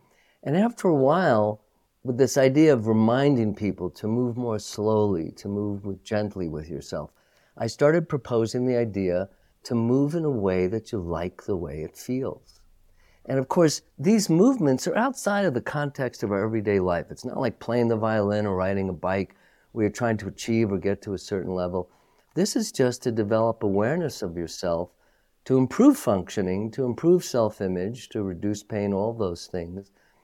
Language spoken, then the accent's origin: English; New York City, New York, United States; moved away; also born or lived in California; I grew up in Manhattan in New York City. And when I moved to California first, everybody was so nice, I mistrusted it, you know?